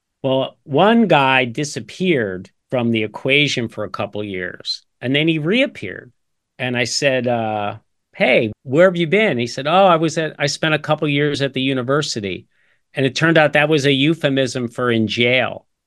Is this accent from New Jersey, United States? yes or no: yes; New Jersey, United States; Well, I'm from New Jersey, so this ties in. I'm a northern kid.